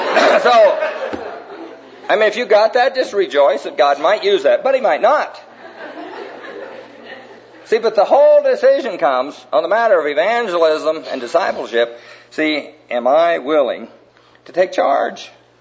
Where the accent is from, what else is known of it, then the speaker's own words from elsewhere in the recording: Knoxville, Iowa, United States; I was raised in Knoxville, Iowa